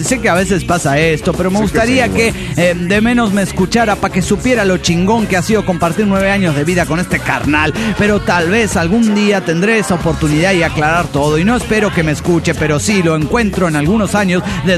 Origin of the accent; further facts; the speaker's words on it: Ensenada, Baja California, Mexico; de Ensenada, México.